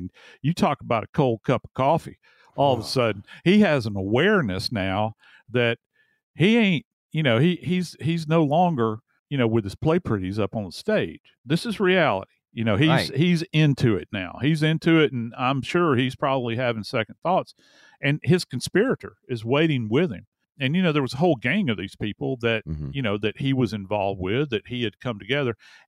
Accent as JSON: {"language": "English", "region": "Louisiana", "country": "United States", "tie": "born or raised there", "said": "they'll think of my home state of Louisiana when you think swamp."}